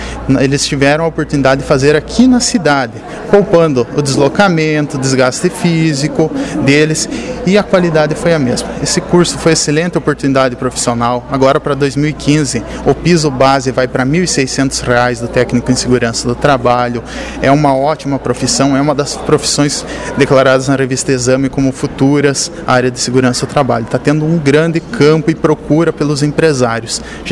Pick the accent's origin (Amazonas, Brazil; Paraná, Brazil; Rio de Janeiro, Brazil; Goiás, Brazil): Paraná, Brazil; Chopinzinho; Eu, particularmente, sou aqui de Chopinzinho, acabei fazendo esse curso, acabou aparecendo a oportunidade